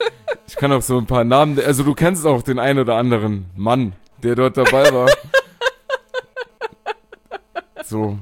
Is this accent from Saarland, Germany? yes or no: yes; Pachten, Saarland, Germany; Und sind dann hupend durch Pachten mein Heimatort.